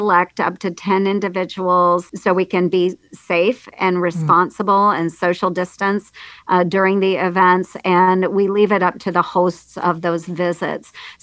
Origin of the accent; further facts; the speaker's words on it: Red Oak, Iowa, United States; In Red Oak, my hometown, you know, we've got two grocery stores and a Dollar General, and that's really about it.